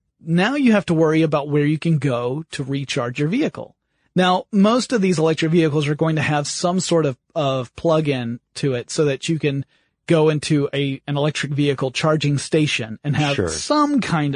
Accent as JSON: {"language": "English", "country": "United States", "said": "see, being American, I'm ignorant."}